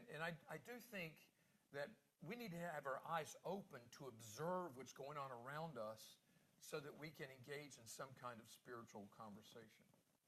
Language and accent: English; North Carolina, United States; I got saved as a teenager growing up in North Carolina